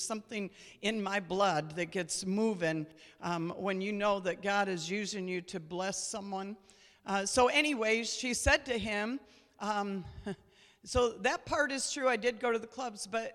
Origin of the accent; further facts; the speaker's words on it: New York, United States; because I grew up on Route 318 up in New York. Not here, but in New York.